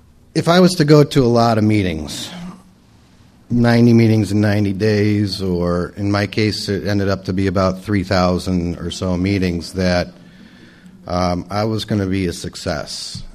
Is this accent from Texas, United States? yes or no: no; Chicago, Illinois, United States; born or raised there; moved away as an adult; now in California, United States